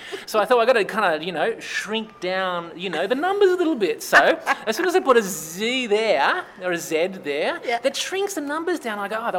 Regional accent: Malaysia; And they think I'm Indian, but I'm not. I'm actually from Malaysia.

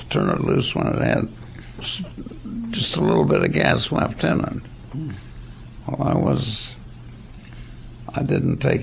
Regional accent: Hutchinson, Kansas, United States; born there; I was born in Hutchinson, Kansas, in 1924, October 24th, 1924.

